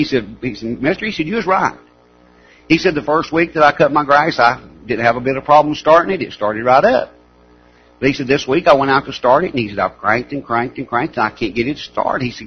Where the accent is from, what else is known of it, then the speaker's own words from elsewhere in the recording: Appalachia, United States; We grew up in Appalachia and we were poor.